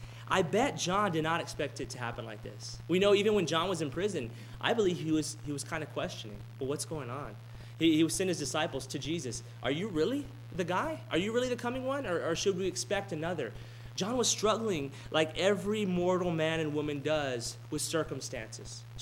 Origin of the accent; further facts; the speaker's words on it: Robstown, Texas, United States; I wanted to go back to my hometown. And my wife lovingly said, well, you can go to Robstown, but I won't be coming with you.